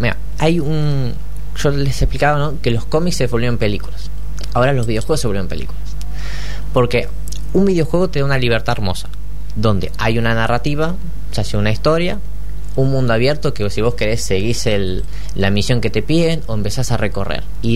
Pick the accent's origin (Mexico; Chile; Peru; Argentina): Argentina; somos argentinos